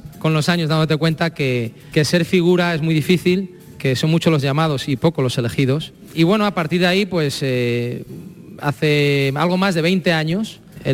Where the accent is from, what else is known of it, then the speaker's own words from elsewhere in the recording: Salamanca, Castile and León, Spain; Mi tierra es mi tierra, yo soy salmantino, soy castellano, y en el habla se me nota que no soy andaluz, ¿no?